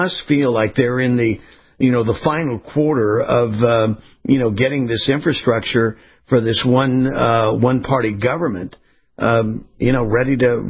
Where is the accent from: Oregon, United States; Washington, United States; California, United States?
California, United States; I was born and raised in California. I saw what a one-party state looks like.